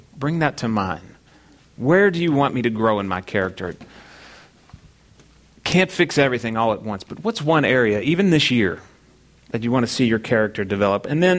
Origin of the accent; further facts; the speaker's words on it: Kentucky, United States; I grew up in Kentucky